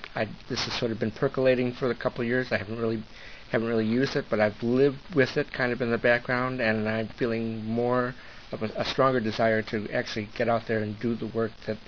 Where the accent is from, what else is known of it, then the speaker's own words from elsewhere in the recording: Chicago, Illinois, United States; I'm from the Chicago area.